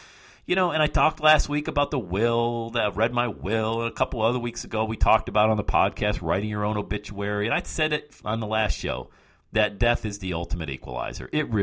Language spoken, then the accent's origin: English; Loveland, Ohio, United States; planted this church now called Branches Church here in Loveland, my hometown, outside of Cincinnati.